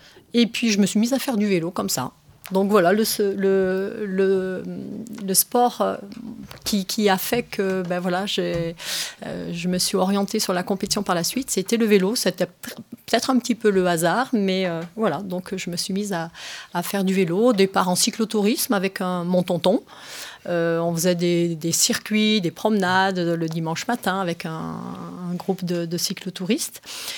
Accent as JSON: {"language": "French", "town": "Saint-Étienne", "region": "Auvergne-Rhône-Alpes", "country": "France", "tie": "born or raised there", "said": "j'ai 56 ans, j'habite à Terre-Noire, je suis née à Terre-Noire, donc c'est un quartier de Saint-Étienne."}